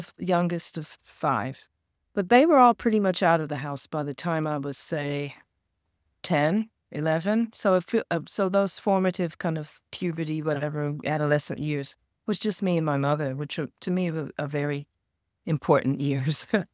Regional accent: Philadelphia, Pennsylvania, United States; But growing up in West Philly as a kid, I had, I had a lot of issues with, you know, race stuff

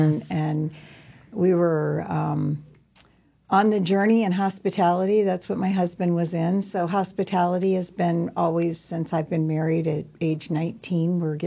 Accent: St. Louis, Missouri, United States; moved away as an adult; I'm not. Actually, I'm from St. Louis.

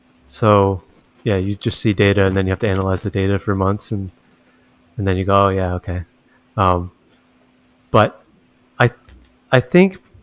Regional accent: Chatham, Ontario, Canada; defend my hometown. Chatham, Ontario.

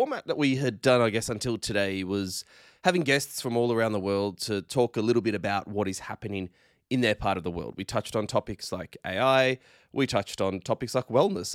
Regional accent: Australia; accent: Australian; just our Australian accents on air. It's one of the feedbacks that we've received that apparently we're too Australian.

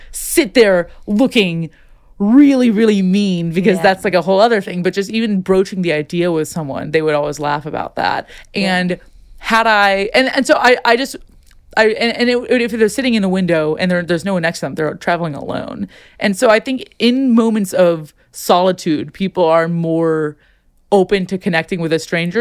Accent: Chicago, Illinois, United States; But I went to Brown and I grew up in Chicago

